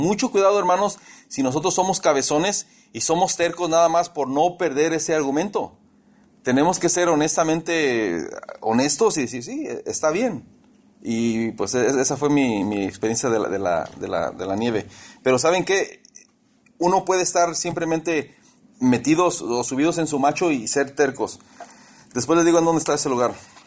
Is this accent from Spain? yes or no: no; Mexico; Ahora, soy bien mexicano.